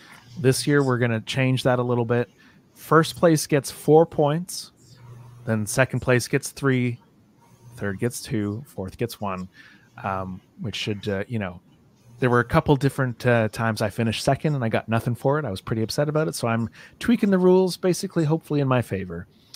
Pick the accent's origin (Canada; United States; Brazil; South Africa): Canada; Matt, especially for us Canadians. Represent. Matt's on the farther side of the coast away from me, but we're still Canadian and we're proud of it.